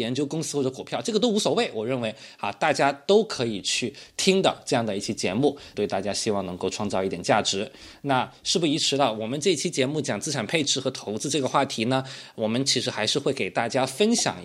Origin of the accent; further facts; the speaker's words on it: China; 但我们是中国人，那我肯定希望这一天能到来嘛